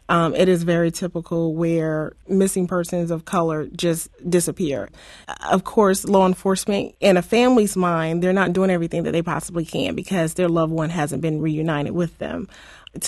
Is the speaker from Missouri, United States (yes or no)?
no; Spartanburg, South Carolina, United States; a young lady by the name of Tamika Houston, who disappeared from my hometown of Spartanburg, South Carolina.